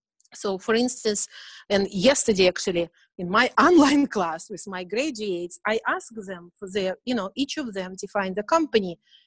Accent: United States; like I'm American, I have my passport, don't ask me about this, whatever Soviet stuff.

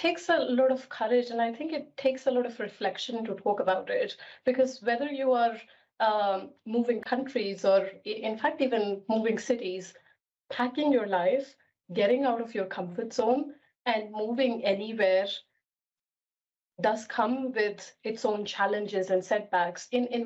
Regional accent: India; English is a second language; moved away as an adult; now in United Kingdom; So I come from India. I spent all my childhood and early part of my teens or prior to 30s in India. I moved to the UK in 2015.

